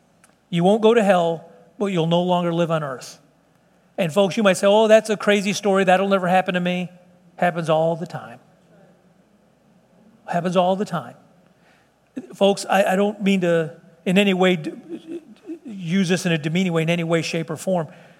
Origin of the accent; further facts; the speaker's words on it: Illinois, United States; We grew up together up in Illinois.